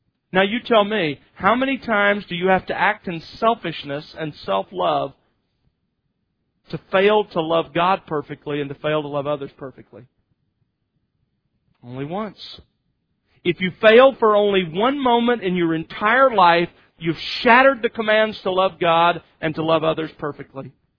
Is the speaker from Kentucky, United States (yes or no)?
no; Mobile, Alabama, United States; When I was growing up in Mobile, we would often go over on Mobile Bay to where sits the USS Alabama.